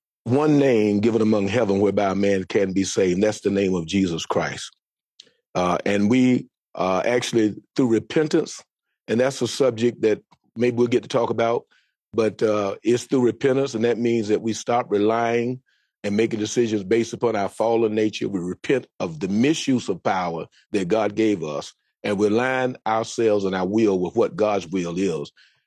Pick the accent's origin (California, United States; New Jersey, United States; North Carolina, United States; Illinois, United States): North Carolina, United States; born there; I was born in North Carolina.